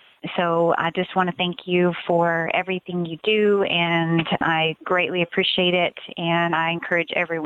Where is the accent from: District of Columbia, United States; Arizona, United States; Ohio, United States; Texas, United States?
Texas, United States; I'm from Texas, and I listen to your show all the time